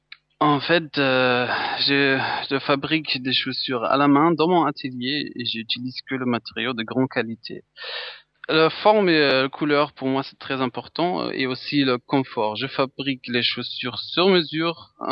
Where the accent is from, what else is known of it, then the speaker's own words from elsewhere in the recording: Berlin, Germany; now in Bordeaux, France; je suis un jeune cordonnier allemand, je viens de Berlin. J'ai 27 ans et j'ai créé mon entreprise à Bordeaux en janvier 2011.